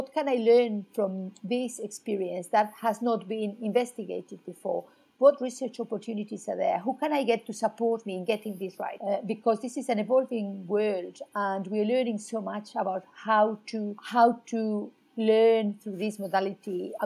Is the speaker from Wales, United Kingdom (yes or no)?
yes; Wales, United Kingdom; I come from Wales